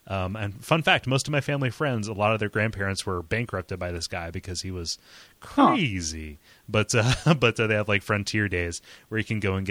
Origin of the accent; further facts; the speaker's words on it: Mansfield, Ohio, United States; There's in my hometown of Mansfield, Ohio, there's a place called Malabar Farm.